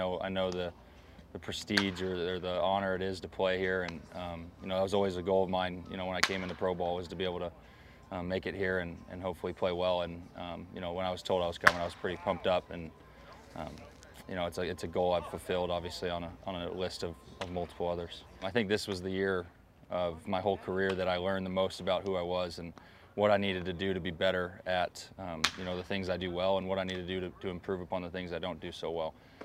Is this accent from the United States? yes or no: yes; Arizona, United States; I mean, I grew up in Arizona, so this has always been something I was grew up watching.